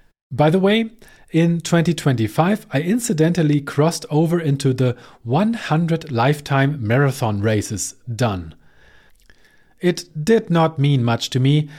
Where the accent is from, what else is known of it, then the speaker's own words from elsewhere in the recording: Hamburg, Germany; it usually collides with my hometown marathon in Hamburg every year